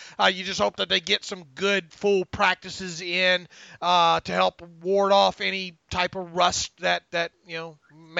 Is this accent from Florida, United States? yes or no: yes; Florida, United States; Now look, I grew up in Northwest Florida, which we call Lower Alabama, for the most part.